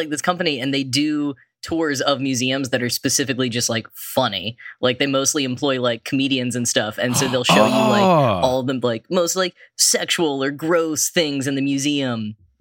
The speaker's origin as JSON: {"language": "English", "region": "Texas", "country": "United States", "tie": "born or raised there", "lives_now": "New York, United States", "said": "I grew up in Texas, and so actually the first time I read these, I was studying abroad in the Netherlands, but I didn't live in New York yet. I have now lived in New York for the past 10 years"}